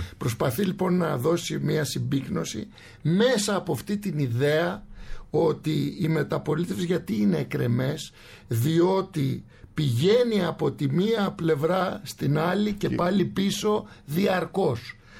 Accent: Athens, Attica, Greece; Είμαι Αθηναίος πελοποννησιακής καταγωγής, δηλαδή γεννημένος στην Αθήνα και εγώ και ο πατέρας μου, αλλά και το, η γενιά, ας το πούμε, και ο παππούς μου

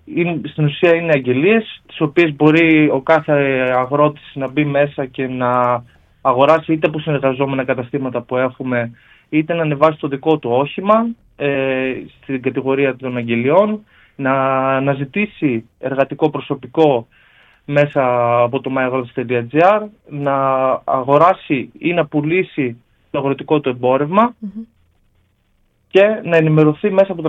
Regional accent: Grevena, Western Macedonia, Greece; Ναι, ναι, είμαστε 4 μέλη, είμαστε όλοι από τα Γρεβενά.

